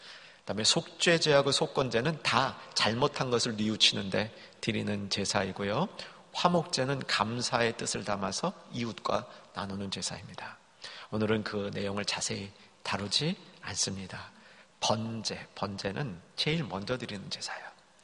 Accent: Seoul, South Korea; 저는 서울에서 자랐습니다. 그래서 어릴 때 서울 밖을 나가본 적이 없었던 것 같아요.

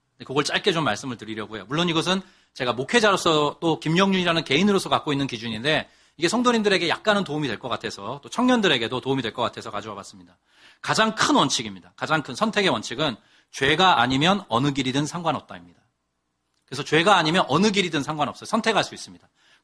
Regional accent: Seoul, South Korea; 서울이 되었으면 했어요. 왜냐하면 이제 나고 자란 곳이기도 하고 서울의 지리를 잘 알기도 하고 양가 부모님도 거기 계시고

